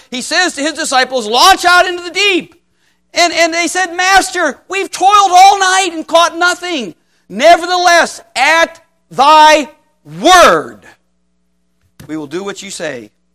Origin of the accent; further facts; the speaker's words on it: Cleveland, Ohio, United States; My dad taught me as a kid growing up in Cleveland about tithing.